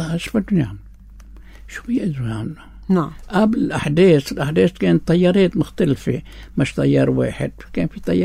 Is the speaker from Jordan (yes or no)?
no; Lebanon; أنا لبناني.